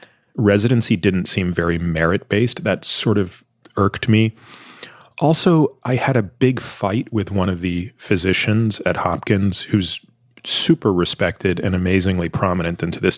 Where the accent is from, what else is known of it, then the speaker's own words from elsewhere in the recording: Toronto, Ontario, Canada; I grew up in Toronto.